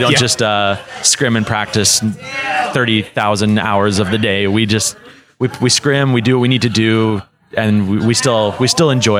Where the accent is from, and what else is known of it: Canada